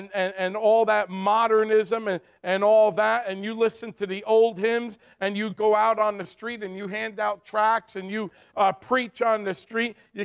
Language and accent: English; New Jersey, United States; also born or lived in Rockland, Maine; I was born in Maine. I was born in Rockland, Maine, but I grew up in New Jersey. And I came back almost 20 years ago.